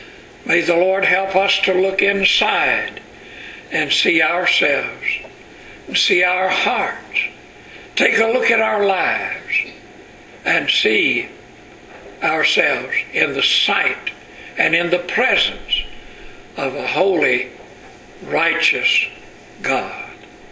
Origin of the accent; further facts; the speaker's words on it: Texas, United States; now in San Diego County, United States; But I can remember as a boy growing up in East Texas in the wintertime, there were no limbs, no leaves on the trees.